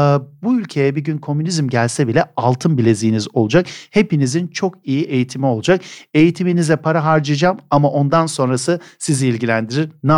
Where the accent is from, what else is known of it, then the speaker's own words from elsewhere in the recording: Istanbul, Turkey; O eski köşkün 4,5 dönüm ta Kandilli Kız Sesi'ne kadar uzanan bir bahçesi vardı. Benim çocukluğum bir ormanın içinde geçti adeta.